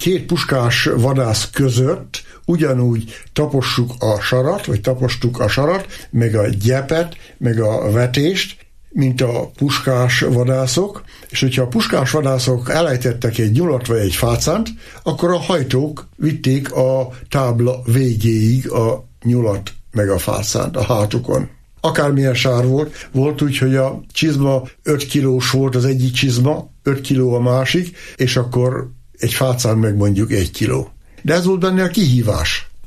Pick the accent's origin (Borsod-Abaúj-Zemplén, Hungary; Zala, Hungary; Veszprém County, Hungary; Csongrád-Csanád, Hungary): Borsod-Abaúj-Zemplén, Hungary; Répáshuta; Ott nőttem fel, ott rúgtuk a hegyoldalba a labdát, rongylabdát még, és kertek között, a fűvön, ha kellett reggeltől estig.